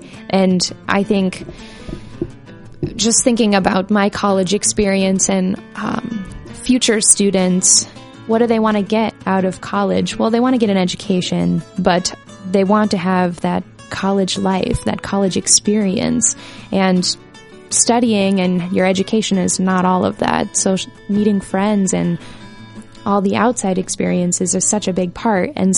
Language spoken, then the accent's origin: English; Iowa, United States; I grew up in Ottawa, Iowa. It's just 30 minutes south of Sioux City.